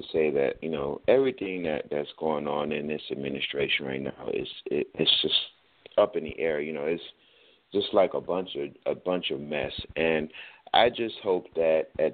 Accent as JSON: {"language": "English", "country": "United States", "said": "You know, the things that we're that as a American people that we have tried to conquer and tried to move past have all been thrown right back in our faces"}